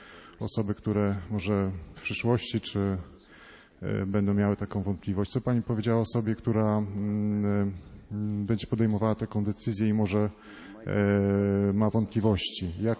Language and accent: Polish; Kalisz, Greater Poland Voivodeship, Poland; Jesteśmy z Kalisza.